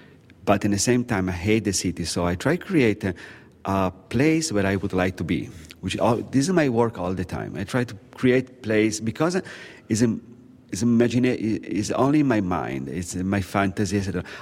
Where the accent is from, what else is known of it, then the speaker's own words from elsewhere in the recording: Milan, Lombardy, Italy; Yeah, I come from Milan, which is famous to be foggy.